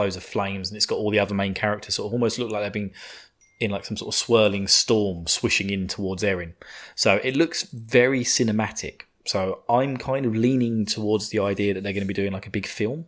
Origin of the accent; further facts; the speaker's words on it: United Kingdom; because I'm a sadistic bastard being British.